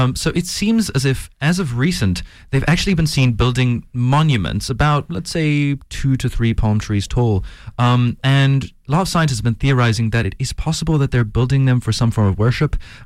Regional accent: Mauritius; Oh, Mauritius.

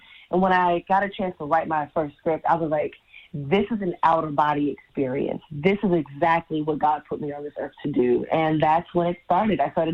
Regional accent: Brooklyn, New York, United States; I am a Brooklyn baby, born and raised in Brownsville, one of the hardest neighborhoods to get through

